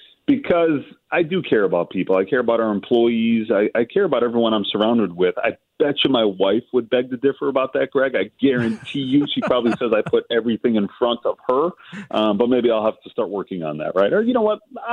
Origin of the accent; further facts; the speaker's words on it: Chicago, Illinois, United States; We're from Chicago, and you know, Indy is close, but Indy is in Indiana, you know?